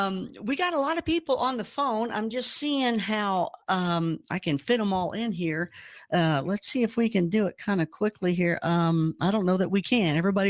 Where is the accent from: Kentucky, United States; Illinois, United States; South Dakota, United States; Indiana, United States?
Kentucky, United States; Like I said, hey, I'm from Kentucky. You Oklahoma folk are just like us.